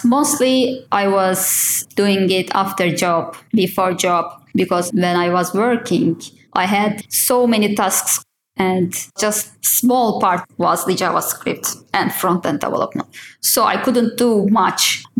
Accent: Hatay, Turkey; also born or lived in Istanbul; there was a huge and devastating earthquake in my hometown, Hatay, in February last year.

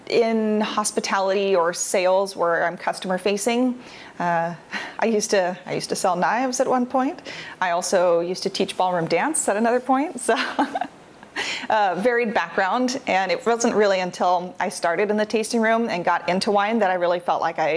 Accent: Camas, Washington, United States; So I was born and raised in Camas, Washington, so technically across the river from Oregon, but if not for that river, it would be a suburb. And yeah, I stayed around town most of the time.

